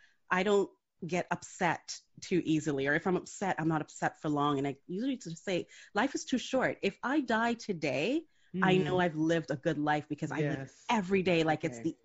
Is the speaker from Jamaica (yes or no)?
yes; Jamaica; I mean, as a kid, I grew up in Jamaica.